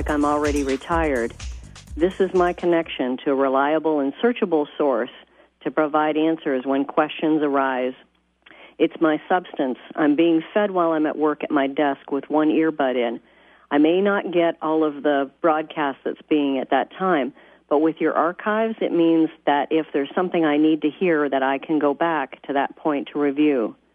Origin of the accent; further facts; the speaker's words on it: Exeter, Ontario, Canada; I'm from Exeter, Ontario, Canada.